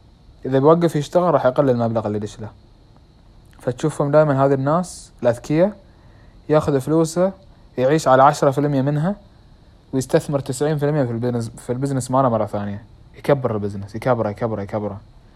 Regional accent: Bahrain; احدى الشركات عندنا في البحرين

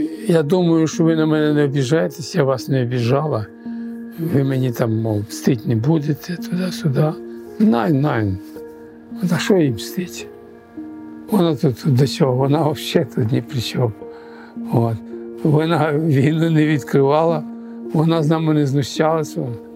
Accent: Poland; І тільки, я єстим поляк.

